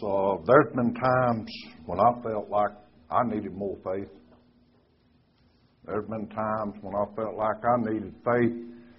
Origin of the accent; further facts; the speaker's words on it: Arkansas, United States; Because I'm from Arkansas.